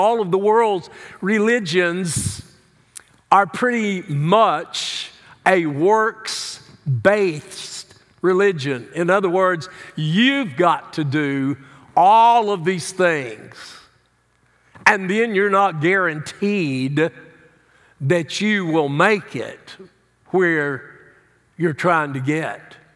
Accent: the South, United States; I grew up in America. I grew up in the Bible Belt.

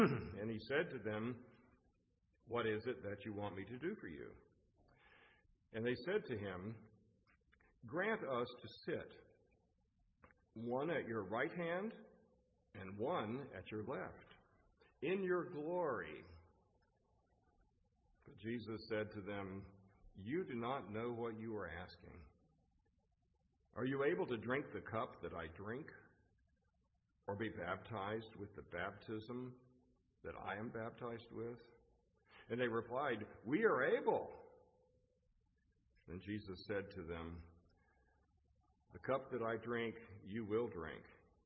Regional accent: the South, United States; You know that I grew up in the South.

